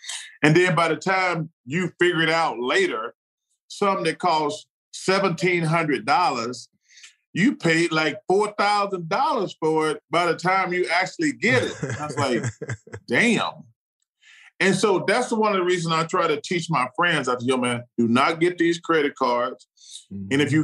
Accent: Alabama, United States; I'm very aware of racism. I grew up in Alabama.

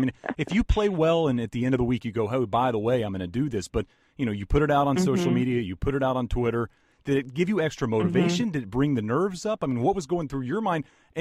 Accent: Texas, United States; As a Texan, it breaks my heart to see what's going on

